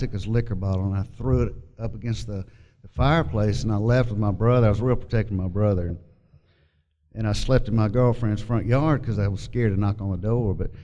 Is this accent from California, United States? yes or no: no; Las Vegas, Nevada, United States; born there; I was born in Las Vegas, Nevada. My dad was a fighter pilot in the Air Force, and we used to move around a lot.